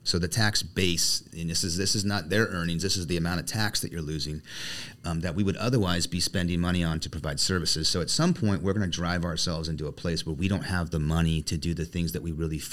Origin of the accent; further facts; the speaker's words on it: Whittier, California, United States; I grew up in a suburb of called Whittier in Southern California.